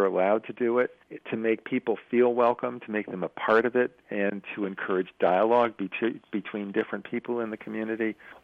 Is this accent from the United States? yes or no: yes; Bethlehem, Pennsylvania, United States; people looking at me sadly that I was from Bethlehem, Pennsylvania, you know, kind of the poster child for industrial loss.